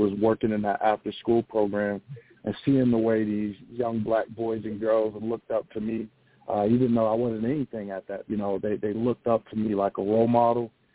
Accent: West Palm Beach, Florida, United States; Well, I was born and raised in the Dunbar Village Housing Projects, right off of Tamarind in West Palm Beach.

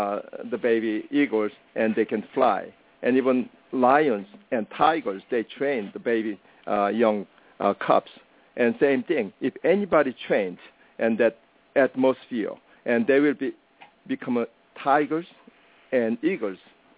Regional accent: South Korea; When I grew up in Korea

